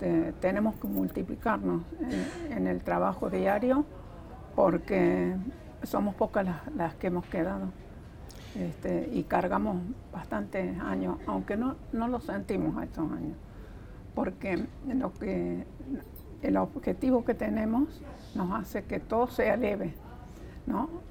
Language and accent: Spanish; Córdoba, Argentina; Yo soy una abuela cordobesa de Plaza de Mayo.